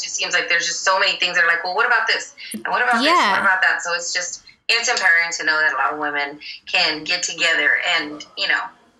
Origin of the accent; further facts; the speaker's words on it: Dallas, Texas, United States; I'm born and raised in Dallas, Texas.